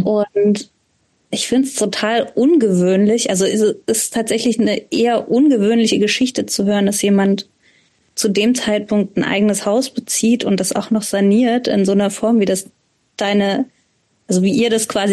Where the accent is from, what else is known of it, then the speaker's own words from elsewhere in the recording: Leipzig, Saxony, Germany; also ich bin in Leipzig groß geworden